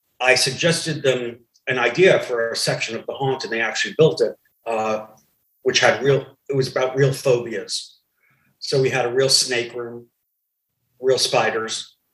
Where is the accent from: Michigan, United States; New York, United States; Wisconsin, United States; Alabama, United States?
New York, United States; growing up in New York, I would watch creature features and chiller theater as a kid